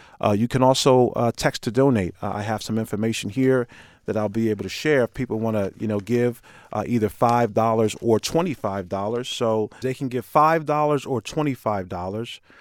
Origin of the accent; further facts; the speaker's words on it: Paterson, New Jersey, United States; You know, as a kid, you know, growing up in Paterson, New Jersey, you know, having gone to the infamous or the famous Paterson Eastside High School